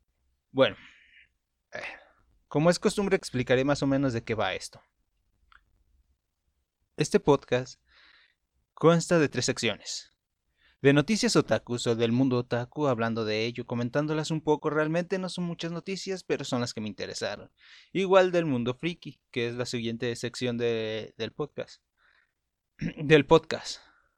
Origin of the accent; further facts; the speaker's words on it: Mexico; Y es que la gente de México, y realmente soy de México, por eso hablo de ellos, o de nosotros, o de aquel.